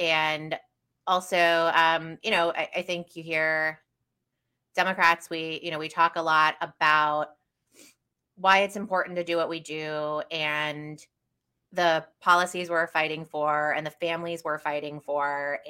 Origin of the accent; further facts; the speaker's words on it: Florida, United States; moved away as an adult; also born or lived in Wisconsin; I worked in local government in the city I grew up in Florida. I decided I wanted to be a lawyer, moved to Wisconsin to go to UW